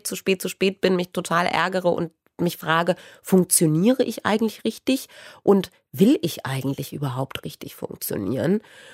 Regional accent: Frauenwald, Thuringia, Germany; Ja, das ist mein Heimatort.

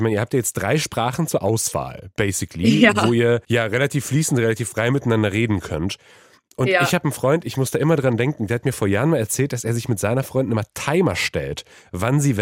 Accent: Poland; first language Polish; German is a second language; Meine Muttersprache ist nicht Deutsch, das ist Polnisch.

